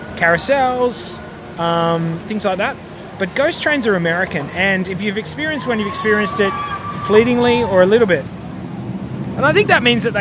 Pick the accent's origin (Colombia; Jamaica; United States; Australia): Australia; Tasmania; I grew up in Tasmania, an island at the bottom of Australia